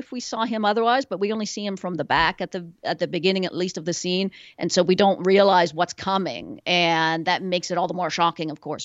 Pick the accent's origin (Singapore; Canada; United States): Canada; Maybe it's just because I'm Canadian